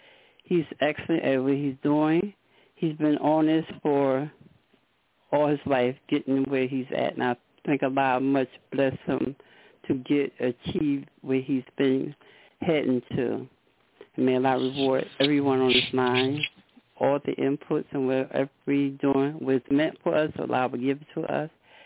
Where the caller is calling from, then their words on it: Trenton, New Jersey, United States; from Trenton, New Jersey.